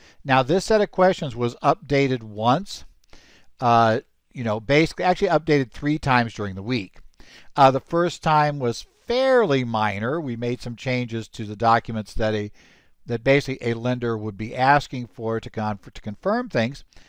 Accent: Phoenix, Arizona, United States; from Phoenix, Arizona

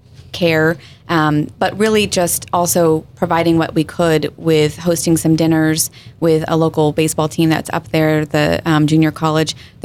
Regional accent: California, United States; now in San Diego, United States; I grew up in Northern California, East Bay, California

